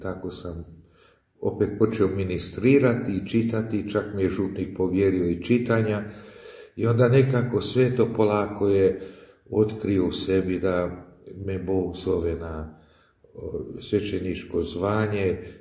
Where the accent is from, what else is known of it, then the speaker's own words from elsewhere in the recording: Bečej, Vojvodina, Serbia; born there; rođen sam tu u Bačkoj, u Bečeju, tako davne godine, tako 58. I tako tamo iz katoličke samobitelji